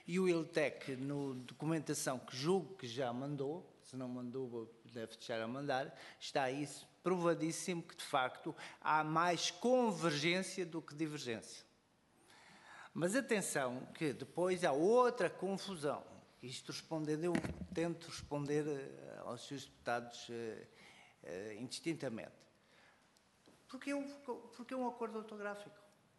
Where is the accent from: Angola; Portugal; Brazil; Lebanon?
Angola; born there; Eu nasci em Angola.